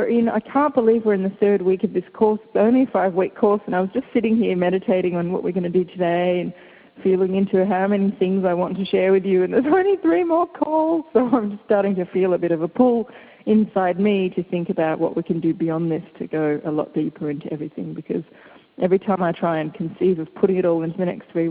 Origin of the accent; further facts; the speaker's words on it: Melbourne, Victoria, Australia; I just love the fact that we have two Melbournes on this call, my hometown Melbourne and our new sister city in Florida.